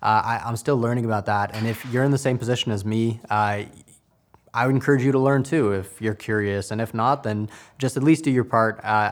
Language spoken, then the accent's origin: English; Canada; I'm half Trinidadian and I'm half Pakistani, so I'm a person of color. I'm not actually black though, but that being said, that doesn't excuse me from racism. However, I grew up in a town in Canada